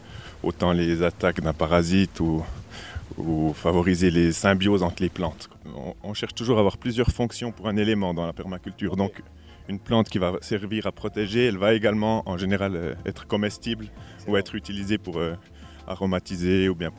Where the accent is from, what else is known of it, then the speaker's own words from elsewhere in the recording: Saignelégier, Jura, Switzerland; je suis né à Seignelay-Légier, donc je suis vraiment de la région. Quoi. Mais après, j'ai fait des études, j'étais un peu sur Neuchâtel ou comme ça. Mais de toute façon, je voulais revenir ici.